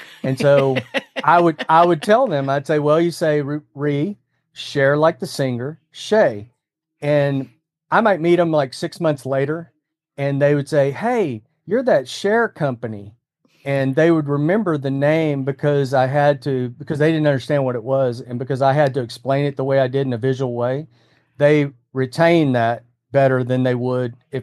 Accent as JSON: {"language": "English", "region": "Louisiana", "country": "United States", "tie": "born or raised there", "said": "Now, I grew up in Louisiana, so I have a little bit of a French background."}